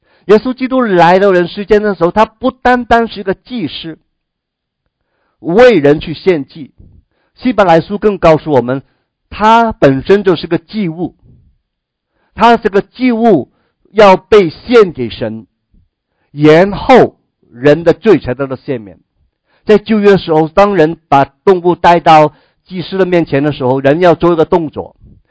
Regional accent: Guangdong, China; 如果人家生日我们广东人说

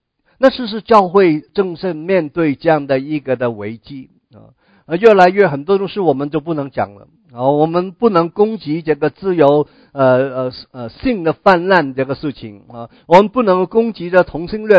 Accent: Guangdong, China; 那我们广东人读这一句的时候

